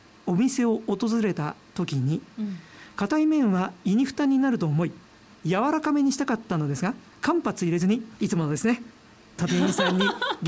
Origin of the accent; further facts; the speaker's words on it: Hokkaido, Japan; すいません僕北海道から来ましたって最初まず言う。